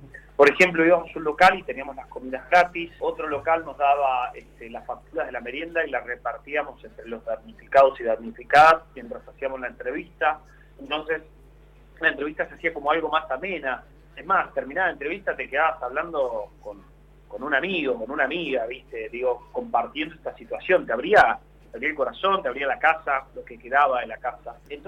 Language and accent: Spanish; Viedma, Río Negro, Argentina; yo soy de Viedma, como patagónicos